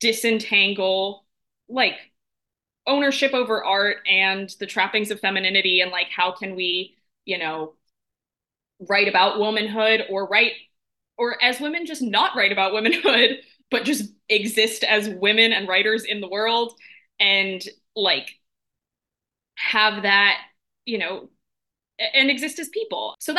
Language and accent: English; New York, United States; moved away; growing up in New York, especially since I've left